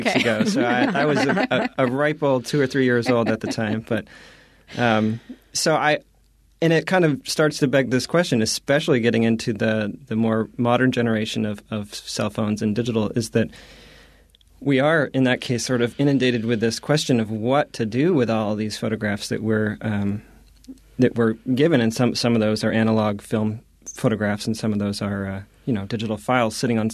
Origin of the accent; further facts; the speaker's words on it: Maine, United States; growing up in Western Maine, I think my family was probably more prolific of a photo-laden family than most.